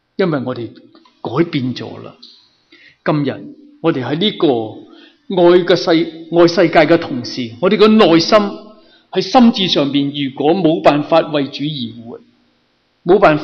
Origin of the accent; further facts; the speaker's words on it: China; 因为我们中国人有句说话，是什么说话？